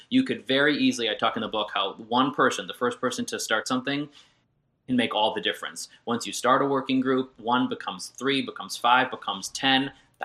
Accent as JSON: {"language": "English", "region": "Connecticut", "country": "United States", "said": "Even though I'm from Connecticut and New England, the book is not written in a way where it's only specific to Connecticut campaigns."}